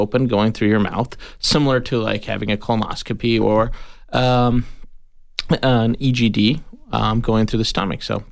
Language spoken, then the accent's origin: English; Ohio, United States; So I went to med school in Cincinnati, Ohio. I grew up in Ohio.